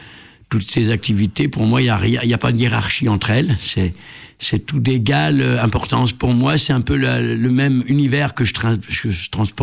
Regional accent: France; Bah, français, évidemment, je suis français. Oui. Donc, je chante en français.

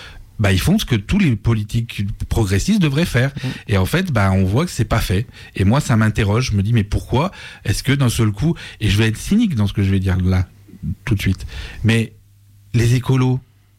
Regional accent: France; on a une action directe, nous, parce qu'on est français.

